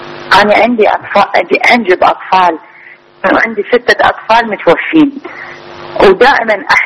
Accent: Iraq; أنا مفاجأة من العراق

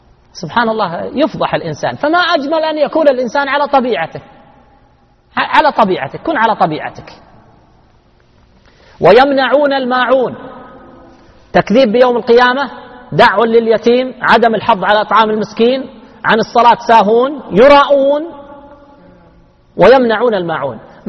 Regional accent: Al-Qassim, Saudi Arabia; أنا لحقت يعني في عندنا في القصيم إذا جاءتهم عزيمة كبيرة

